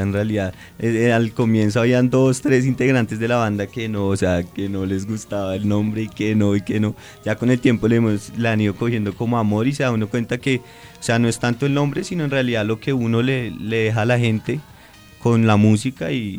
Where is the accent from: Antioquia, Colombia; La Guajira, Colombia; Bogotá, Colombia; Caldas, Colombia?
Bogotá, Colombia; es algo que también nos representa a nosotros como bogotanos